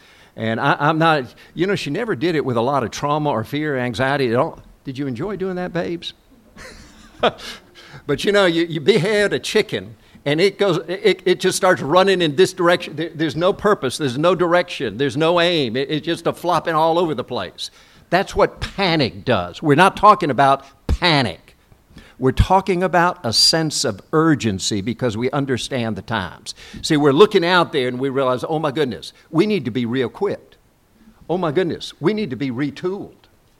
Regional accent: South Korea; And I grew up in Korea immediately following the Korean War.

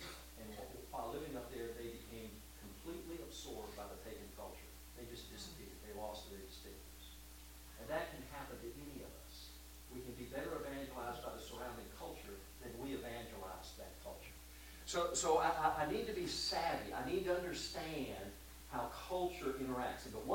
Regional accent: South Korea; now in United States; I grew up in Korea, and when I was growing up there

